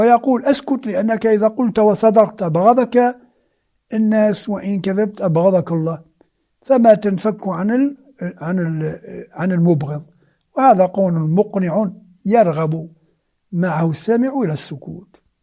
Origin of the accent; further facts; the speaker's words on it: Algeria; نحن عندنا في الجزائر مثل جميل